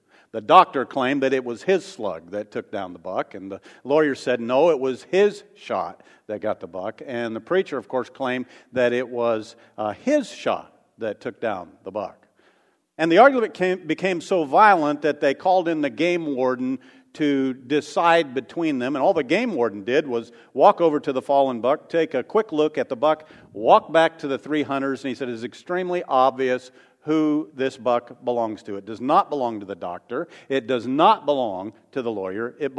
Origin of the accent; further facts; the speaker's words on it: Mooresville, Indiana, United States; I'm from Mooresville, Indiana, and sometimes they call that place Moortucky.